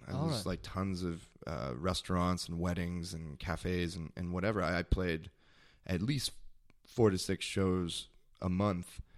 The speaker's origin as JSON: {"language": "English", "town": "Mississauga", "region": "Ontario", "country": "Canada", "tie": "born or raised there", "said": "I grew up outside of Toronto. It's a city called Mississauga. It's in Ontario. It's like 40 minutes outside of Toronto. It's the suburbs, but it's a big city in its own way."}